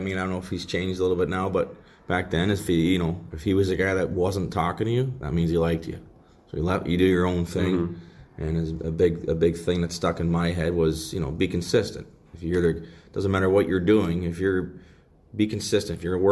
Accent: LaSalle, Ontario, Canada; We had played Windsor AAA growing up, lived in LaSalle

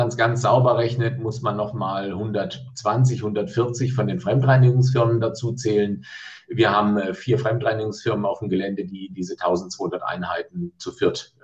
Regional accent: Karlsruhe, Baden-Württemberg, Germany; der Oberbürgermeister meiner Heimatstadt Karlsruhe

